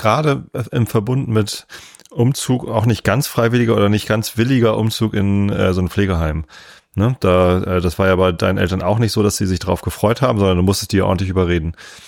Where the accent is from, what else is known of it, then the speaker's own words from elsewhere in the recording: Wistedt, Lower Saxony, Germany; Ich bin ja in Vistedt aufgewachsen. Vistedt hat so 1000 Einwohner, Tostedt hatte damals so 5.000, 6.000 Einwohner, mittlerweile beides irgendwie vielleicht verdoppelt.